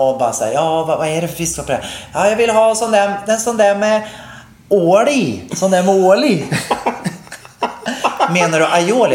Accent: Katrineholm, Södermanland, Sweden; där mina körsångare kommer till Katrineholm, min hemstad, och sjunger.

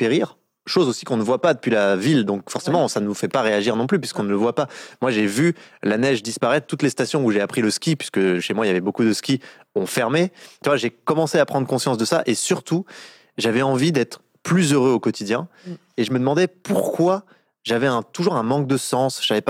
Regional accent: Bourgogne-Franche-Comté, France; born there; moi, je suis né dans le Jura, donc dans un petit village de 200 habitants.

